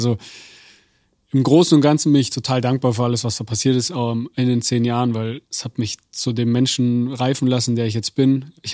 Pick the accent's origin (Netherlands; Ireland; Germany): Germany; Munich, Bavaria; ich komme aus München